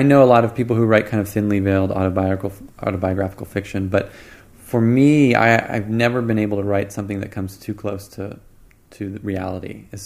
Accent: Boston, Massachusetts, United States; now in New York, United States; I'm an East Coast boy. You know, I grew up in Boston. I live in New York.

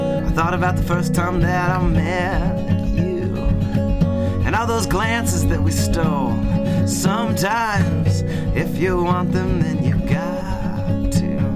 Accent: Moscow, Idaho, United States; I'm from Moscow, Idaho

